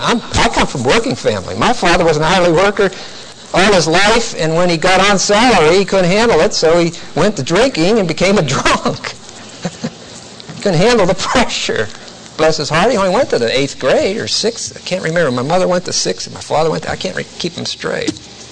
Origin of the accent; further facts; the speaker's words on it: Salisbury, North Carolina, United States; In my hometown, we have the Salisbury Post.